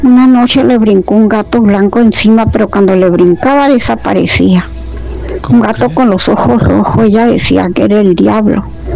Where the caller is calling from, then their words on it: Baja California, Mexico; de la Baja California.